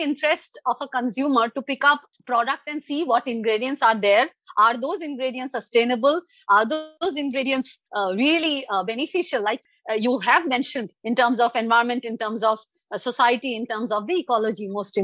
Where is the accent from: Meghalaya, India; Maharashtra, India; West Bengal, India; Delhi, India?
West Bengal, India; Kolkata; since I'm from Bengal, I'm from Calcutta. So these are mostly available in the South Bengal deciduous forest.